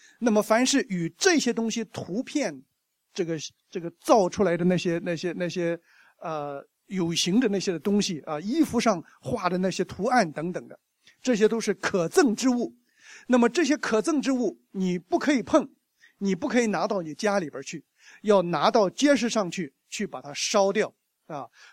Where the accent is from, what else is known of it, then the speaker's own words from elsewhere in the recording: China; 所以我们中国人常常说入乡随俗